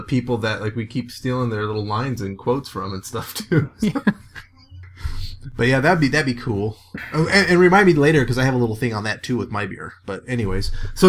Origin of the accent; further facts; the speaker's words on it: Temecula, California, United States; from Temecula, California.